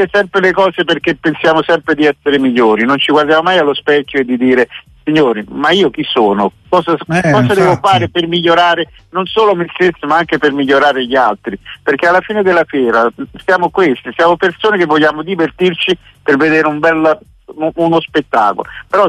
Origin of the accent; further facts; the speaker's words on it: Naples, Campania, Italy; now in Milan, Italy; da napoletano a Milano mi fa sempre male, perché sono 47 anni che sto qua